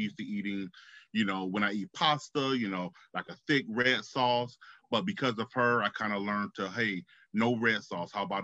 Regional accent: Florida, United States; we're from the South, we're from Florida, so we know how bad things can get.

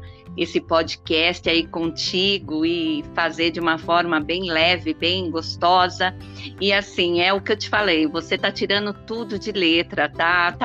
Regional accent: Brazil; E eu, assim, eu sou brasileira, aquela italiana brasileira, como a maioria, né?

